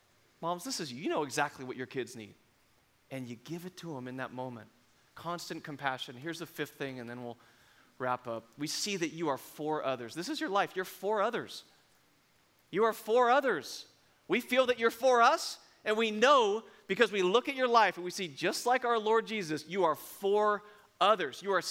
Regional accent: Martinez, California, United States; heading toward Monument Boulevard to where I grew up in Martinez

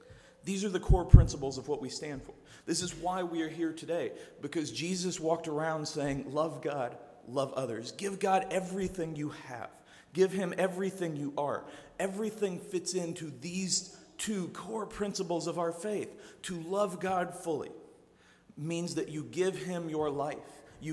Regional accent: Bloomington, Indiana, United States; I'm from Indiana. And so I am a gigantic IU fan. Like, legit, beyond anything you can imagine, IU fan. That is, I was actually born in Bloomington. I lived near Bloomington my whole life.

